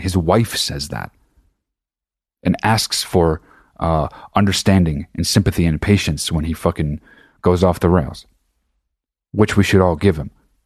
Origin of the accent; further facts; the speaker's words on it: New Jersey, United States; now in Los Angeles, United States; I'm 37 years old. I'm fucking from New Jersey. I live in Los Angeles.